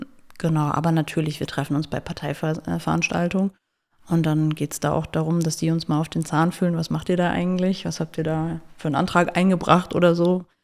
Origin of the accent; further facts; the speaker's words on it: Grünberg, Hesse, Germany; Ja, wie gesagt, ich komme aus Grünberg, da habe ich meine Kindheit verbracht, bin da aufgewachsen, bin in Licht geboren und da in Mittelhessen